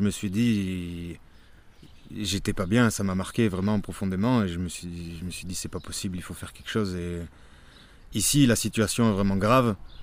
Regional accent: Puyricard, Provence-Alpes-Côte d'Azur, France; Parce que moi, je viens de Puy-Ricard, donc depuis que je suis petit, j'appelle ça Puy-Puy.

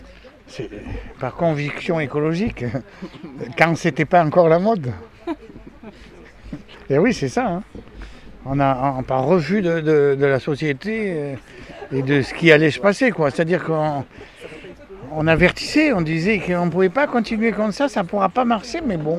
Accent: Nice, Provence-Alpes-Côte d'Azur, France; Moi, je suis niçois et ma compagne, elle est parisienne.

